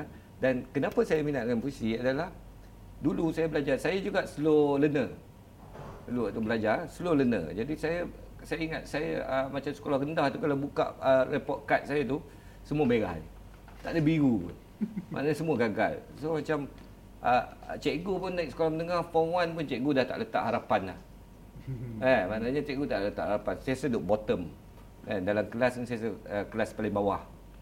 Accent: Bukit Cabang, Perlis, Malaysia; Saya dilahirkan di Perlis tahun 1989. Lahir dekat hospital kakak lah. Tapi waktu tu family tinggal kat Bukit Cabang. Bukit Cabang dekat dengan kaki bukit Padang Besar.

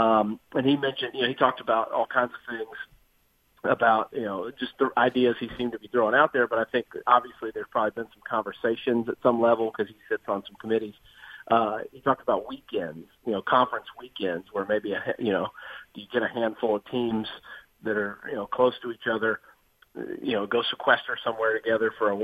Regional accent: Clarksville, Tennessee, United States; Yeah, I grew up in Clarksville, Tennessee.

